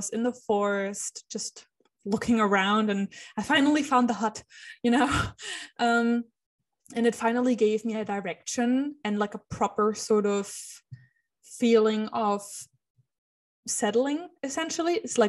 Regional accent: Germany; accent: German; distance myself from being German and being associated with German. And I try to really train out my German accent and things like that.

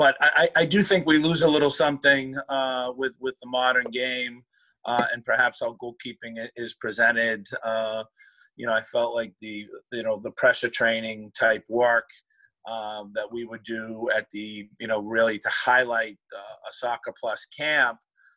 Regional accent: United States; Being an American overseas, certainly working with goalkeepers

